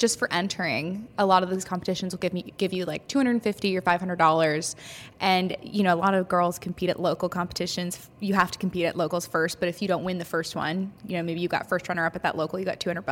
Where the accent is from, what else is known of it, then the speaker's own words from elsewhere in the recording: California, United States; also born or lived in New York, United States; So I went to college in New York. I'm originally from California.